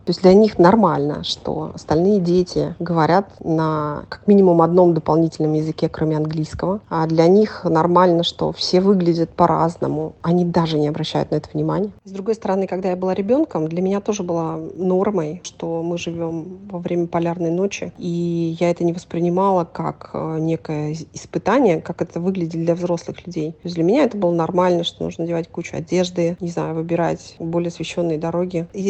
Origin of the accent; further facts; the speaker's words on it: Arctic, Russia; Я родилась и выросла в Заполярье.